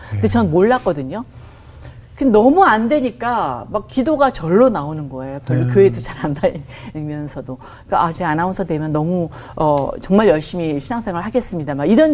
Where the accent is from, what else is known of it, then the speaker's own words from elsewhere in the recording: Hongcheon, Gangwon, South Korea; 저는 강원도 홍천에서 태어났는데